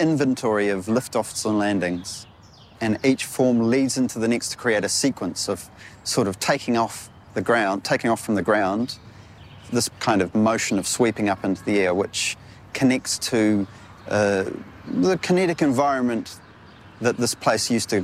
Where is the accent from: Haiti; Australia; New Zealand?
New Zealand; Auckland; Now, I grew up in Auckland, there's volcanoes everywhere, there's rock everywhere.